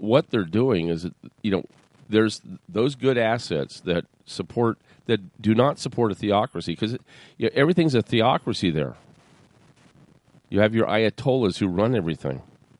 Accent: Tehran, Tehran Province, Iran; I'm a Persian and I came from Persia. Really? Well, Tehran

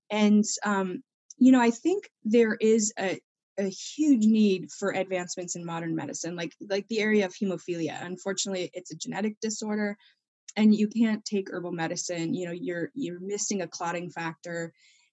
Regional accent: Alaska, United States; So I grew up in Alaska on a homestead, and we grew most of our own food.

